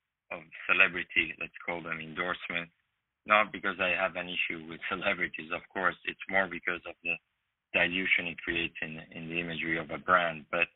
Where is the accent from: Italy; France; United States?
Italy; When I grew up in Italy